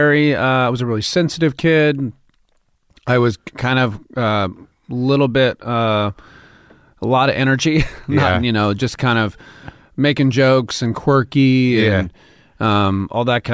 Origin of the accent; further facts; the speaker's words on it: Southern United States, United States; And just in growing up, I was the South. I was my dad was in the Army. I was an Army brat.